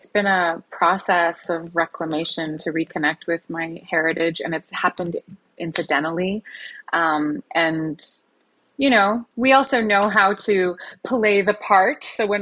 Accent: Canada; But we're not actually Irish. We're Canadian. Mm-hmm. Through and through and through. I mean, all the way back into the 1800s. I'm talking like poor, living in a tar shack with 12 other people.

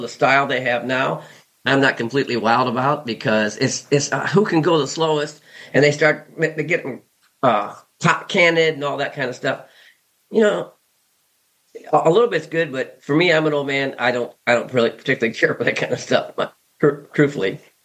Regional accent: Ohio, United States; when I became a horse trainer, I'm from Ohio

